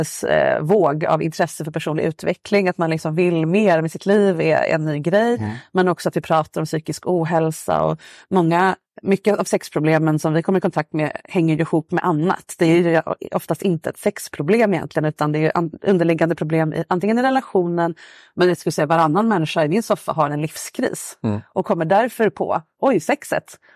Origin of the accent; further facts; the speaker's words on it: Sweden; jag är svensk och har växt upp med rabbetsallad